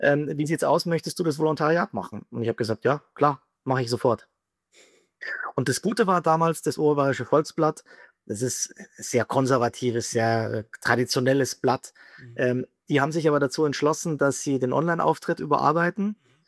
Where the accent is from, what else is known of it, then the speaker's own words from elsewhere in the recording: Rosenheim, Bavaria, Germany; für den Bereich zwischen Rosenheim, wo ich herkomme, bis runter Berchtesgaden, Freilassing, fast Salzburg